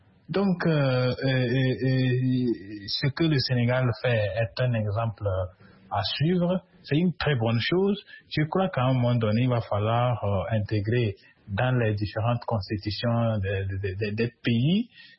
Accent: Togo; Oui, chez nous, au Togo, oui, il y a de ces genres de cas aussi.

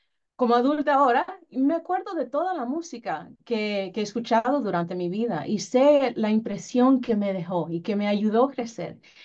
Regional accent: Dominican Republic; Como me crié en la República Dominicana, fui a la escuela ya, y ahí yo siempre estaba rodeada de música de todas partes.

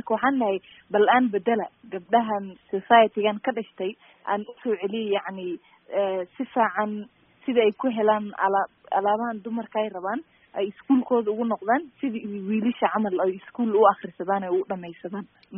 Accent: Mandera, Kenya; waxaan ka imaaday dhinaca waqooyi bari, qaasatan Mandera. marka waxaa jiri jirtay markii aan yaray meesha aan kusoo barbaaray

